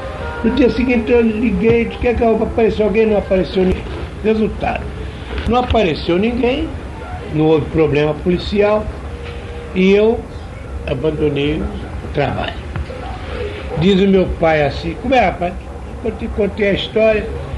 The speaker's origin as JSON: {"language": "Portuguese", "region": "Rio de Janeiro", "country": "Brazil", "tie": "born or raised there", "said": "Eu morava no Estácio, que eu fui criado no Estácio."}